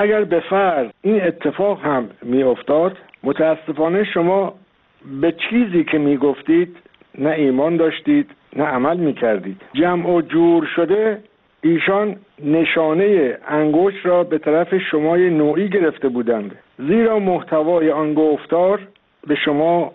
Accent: Iran; جناب آقای خامنه‌ای، بنده به عنوان یک ایرانی بر خود می‌بالیدم

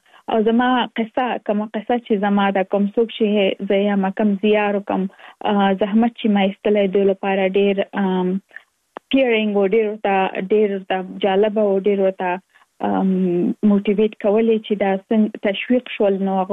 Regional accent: Kabul, Afghanistan; now in United States; زه اف کورس د افغانستان یم. په افغانستان کې زیږیدلې، کومریس تک مې په افغانستان په کابل کې تر سره کړې دي او وروسته لاغه تک مونږ ټول چې یو مسافر شوم په امریکا کې اوس په ورجینیا ایالت کې ژوند کوم.

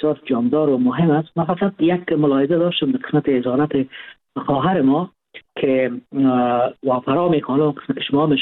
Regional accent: Afghanistan; ما افغان هستیم

